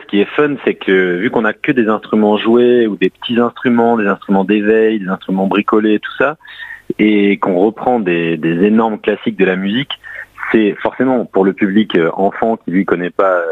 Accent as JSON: {"language": "French", "town": "Bordeaux", "region": "Nouvelle-Aquitaine", "country": "France", "said": "on avait l'habitude de jouer dans la rue, dans la ville d'où l'on vient, de Bordeaux"}